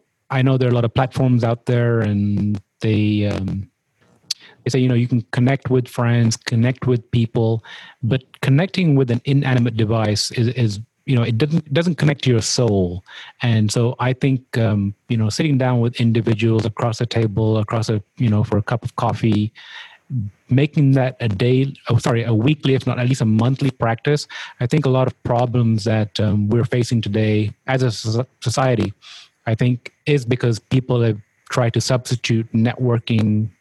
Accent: London, United Kingdom; it's led back to the answer that I grew up in Southeast London, and I didn't have a strong support community.

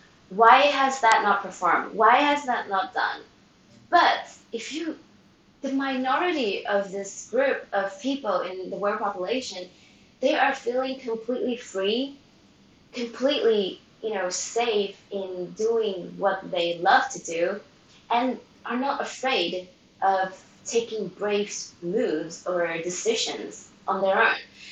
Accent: Malaysia; now in Sweden; I'm not Swedish. I came from Malaysia, moved to Sweden for 21 years ago. I actually live in Sweden more than the years I live in Malaysia.

